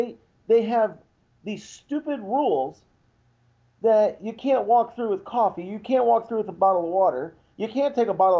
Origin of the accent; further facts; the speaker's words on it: Ireland; I'm Irish, Josh. I'm Irish, so I can pick on myself.